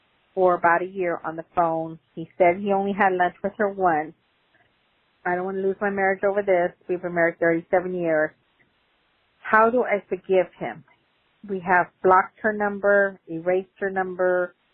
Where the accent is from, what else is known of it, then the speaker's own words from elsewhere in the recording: San Antonio, Texas, United States; I'm from San Antonio. I've been married 37 years.